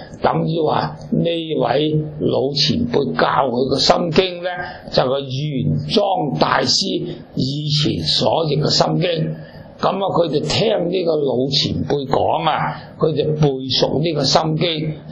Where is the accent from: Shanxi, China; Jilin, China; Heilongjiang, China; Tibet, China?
Tibet, China; 就好像我们西藏人，我们对那些屋契啊，对那些债券啊，对那些股票尊重呢